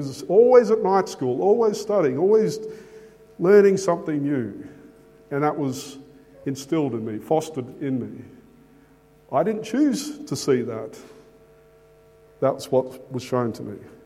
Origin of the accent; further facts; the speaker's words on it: Australia; I did not choose or decide to be an Australian born in this nation. The fact that English is my mother tongue and not Russian or Zulu is completely out of my hands.